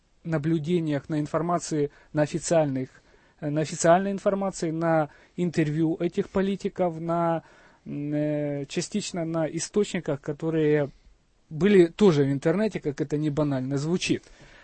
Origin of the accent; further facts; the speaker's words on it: Sumy Oblast, Ukraine; Я из Сумской области.